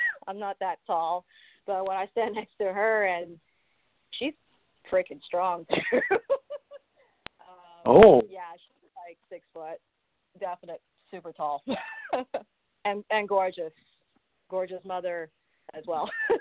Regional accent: Thailand; English is a second language; Thailand's my home country

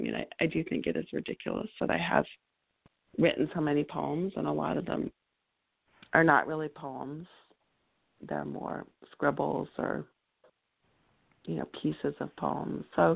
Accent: Lexington, Massachusetts, United States; So I grew up outside Boston in Lexington, where the revolution supposedly began.

